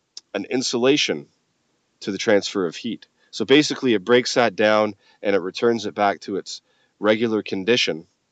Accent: Scotland, United Kingdom; I'm originally from Scotland

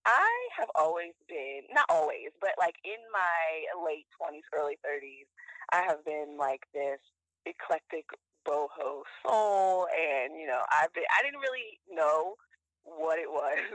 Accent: Maryland, United States; I'm from the Eastern Shore of Maryland, and I am a wife and a mama.

